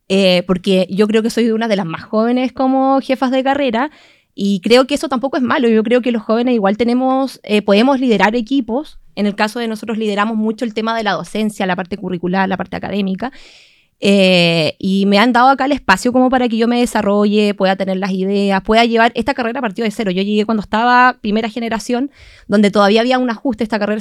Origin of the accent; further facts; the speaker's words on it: Osorno, Los Lagos, Chile; Bueno, yo soy de Osorno, estudié enfermería